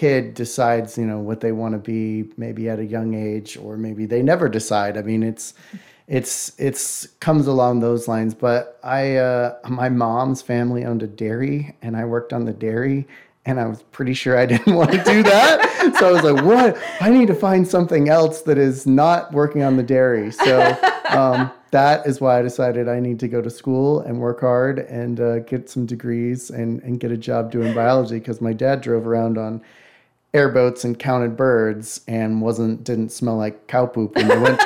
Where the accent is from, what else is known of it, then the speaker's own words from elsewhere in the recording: Utah, United States; I was born and raised in Utah, actually doing something very similar to what I do now. I grew up on a big wildlife area right on the edge of the Great Salt Lake